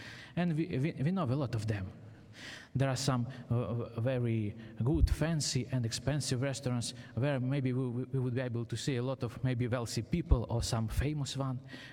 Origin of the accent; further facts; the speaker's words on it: Ukraine; accent: Ukrainian; English is a second language; now in Pittsburgh, United States; originally I am from Ukraine, and I hope you will enjoy my Ukraine accent.